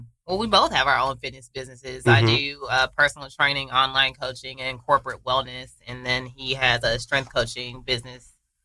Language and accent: English; United States; My parents, I'm a first generation American. So my parents are Jamaicans on all sides of my family, both mother and father.